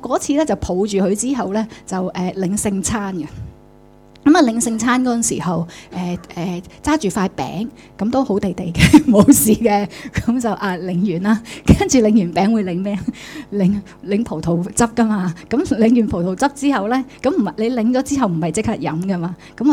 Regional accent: Hong Kong; 如果你是我们香港人，我们的粤语来到去翻译这个罢了

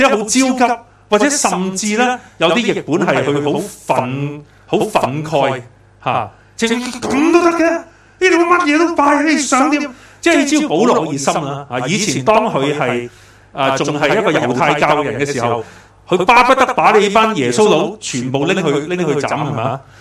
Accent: China; 讲埋啲嘢做咩？你逐个我讲死，我哋中国人最就忌噶啦

